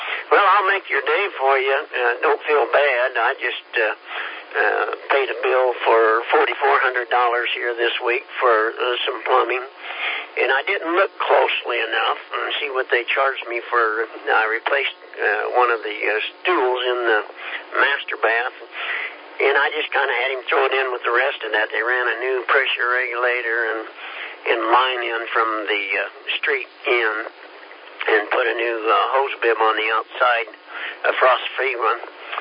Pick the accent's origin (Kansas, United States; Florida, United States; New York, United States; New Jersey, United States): Kansas, United States; I've only been here 11 years. I'm from Kansas